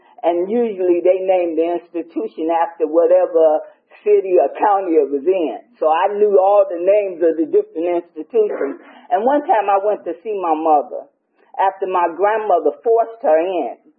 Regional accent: Chicago, Illinois, United States; born there; I was born in Chicago. And both my mother and my father were alcoholics.

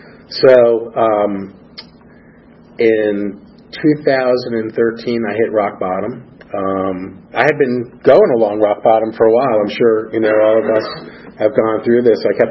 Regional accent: New Jersey, United States; born there; So I was born in New Jersey in 1963, middle class family, middle child of three. I grew up with a normal life.

